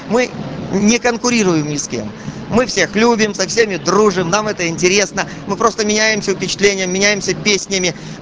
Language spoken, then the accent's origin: Russian; Ukraine; А мы приехали с Украины, понимаете? Это украинские серво-цыгане.